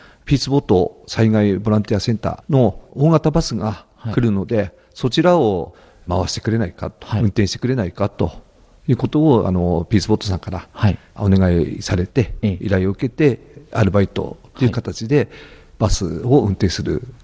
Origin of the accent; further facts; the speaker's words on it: Ishinomaki, Miyagi, Japan; やっぱこの石巻、我々のふるさとのために